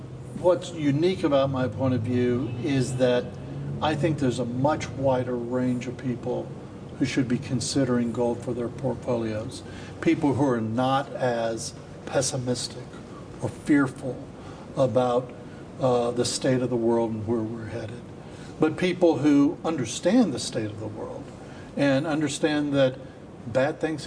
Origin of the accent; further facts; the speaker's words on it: United States; you know, I'm an American, a former director of the United States Mint.